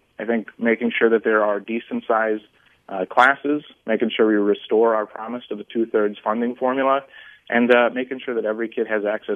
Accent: Wisconsin, United States; We focus on Wisconsin because we're from Wisconsin, but the problem doesn't start within our borders.

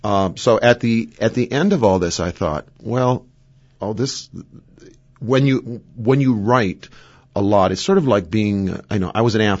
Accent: Wausau, Wisconsin, United States; it's great to be back here in Wausau. It's my hometown, and I get back as often as I can.

